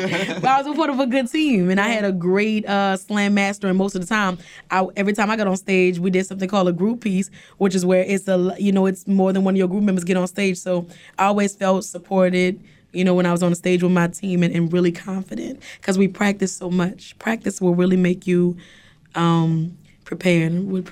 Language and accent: English; New Orleans, Louisiana, United States; I mean, I grew up in New Orleans in the 8th Ward, and I grew up on Music Street, 8th Ward.